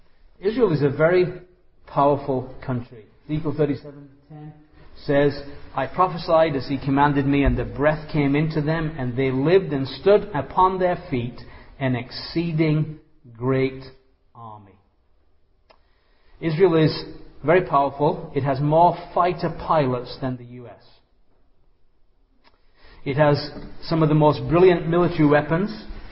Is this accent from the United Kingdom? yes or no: yes; England, United Kingdom; Growing up in England, our oranges were Jaffa oranges.